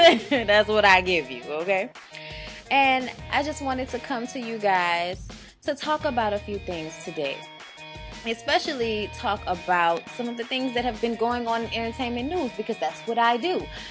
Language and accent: English; Louisiana, United States; Now, I'm from Louisiana, like I said, and I know my way around some situations.